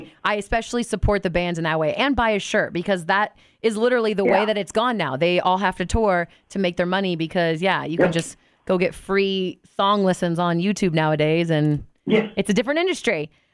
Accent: Las Vegas, Nevada, United States; I didn't realize there's a thing called closing time because I was born and raised in Vegas.

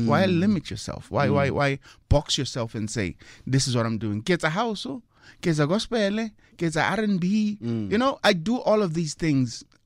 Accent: Pretoria, Gauteng, South Africa; I think growing up in Pretoria is a place where I know they love music, especially R&B music.

